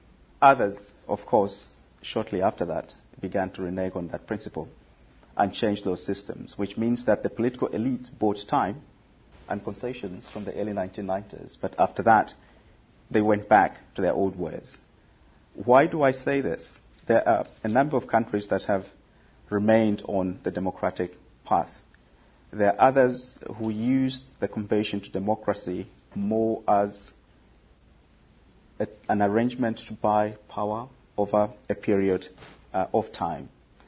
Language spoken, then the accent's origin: English; Zambia; Zambia has elections. I come from Zambia.